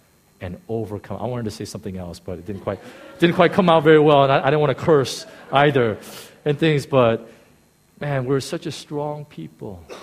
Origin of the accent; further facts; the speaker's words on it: California, United States; I come from Southern California. We're all laid back.